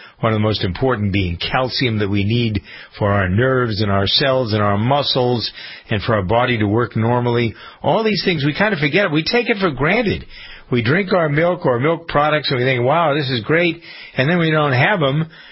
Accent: New England, United States; I grew up in New England.

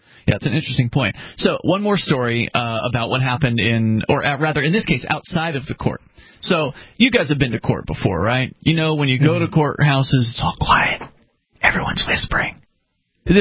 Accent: Keene, New Hampshire, United States; And I'm like, oh, well, I'm from Keene.

